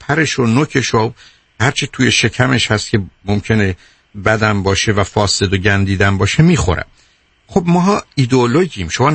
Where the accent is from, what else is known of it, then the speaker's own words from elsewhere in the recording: Iran; moved away; چون من 2 سال قبل از انقلاب از ایران بیرون آمدم،